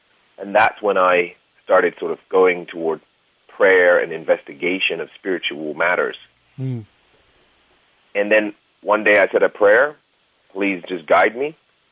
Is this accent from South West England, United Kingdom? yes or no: yes; Bath, South West England, United Kingdom; So I'm from England. I grew up in England, in Bath, a little Roman town. I've traveled the world, though